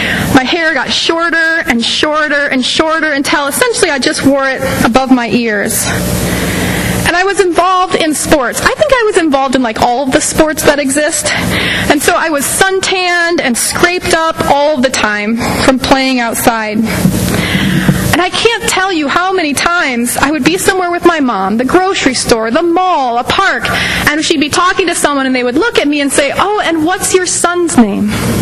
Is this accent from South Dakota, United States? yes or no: yes; South Dakota, United States; So I grew up in South Dakota, so I don't think anybody here today knew me when I was young.